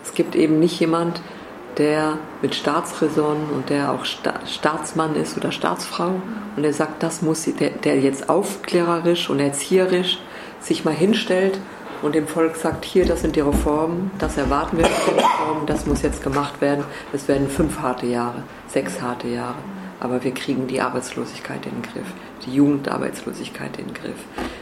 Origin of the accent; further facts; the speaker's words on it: Frankfurt, Hesse, Germany; moved away as an adult; ich bin hier geboren, also ich bin Frankfurterin und zog aber mit 18 aus Frankfurt weg, verließ Deutschland.